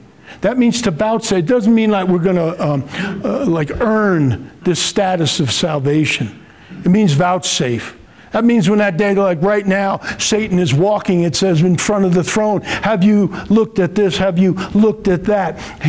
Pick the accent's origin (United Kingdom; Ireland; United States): Ireland; I'm an Irishman. You know, I like to cry and I like to fight.